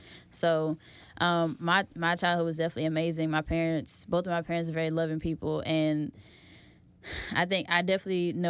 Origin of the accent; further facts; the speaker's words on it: Birmingham, Alabama, United States; I would say I had a very sheltered childhood. My parents moved my family to the suburbs when I was 7.